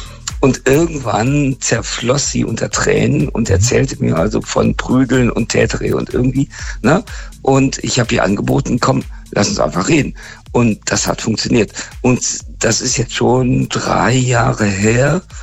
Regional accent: Northern Germany, Germany; ich komme aus dem Norden, also von daher moin.

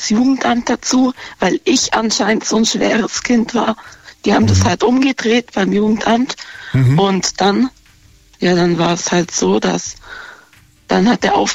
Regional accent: Tuttlingen, Baden-Württemberg, Germany; Aus Tuttlingen.

